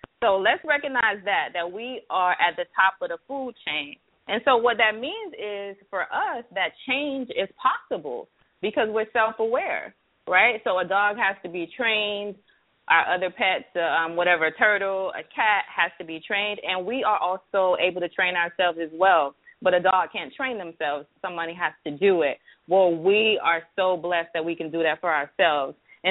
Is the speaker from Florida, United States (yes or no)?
yes; Miami, Florida, United States; everybody who knows me knows that I am actually from Miami, so I keep it fly.